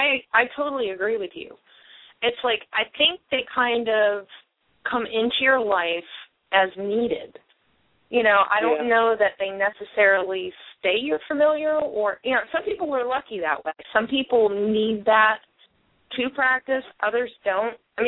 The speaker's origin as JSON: {"language": "English", "region": "California", "country": "United States", "said": "I'm from California, so I stick on these words and I keep using them till I annoy myself."}